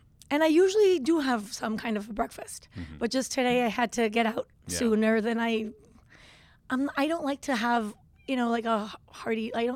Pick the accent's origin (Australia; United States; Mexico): Mexico; Tepoztlán, Morelos; we really had the fortune of growing up in Tepoztlán, which was a really small town.